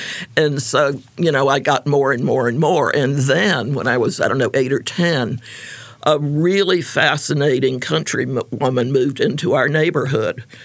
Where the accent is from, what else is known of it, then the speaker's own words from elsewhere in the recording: Raleigh, North Carolina, United States; I think it probably has to do with the fact that I was born and brought up in Raleigh